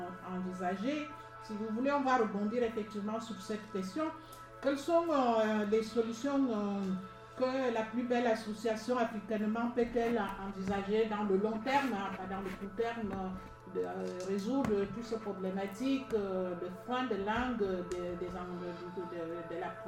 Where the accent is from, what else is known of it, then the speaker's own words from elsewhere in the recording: Gabon; moi je suis originaire du Gabon, il y a tellement beaucoup de langues